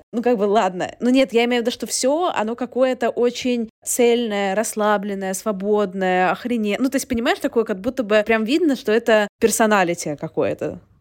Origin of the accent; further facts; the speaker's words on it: Russia; moved away; Когда я отказалась от российского гражданства, когда я уехала из России